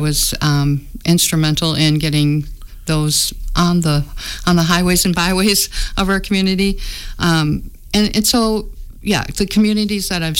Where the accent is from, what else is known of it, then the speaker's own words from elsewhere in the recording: Racine, Wisconsin, United States; now in Richland Center, United States; I'm from Racine, and things were getting a little on the rough side with two kids in middle school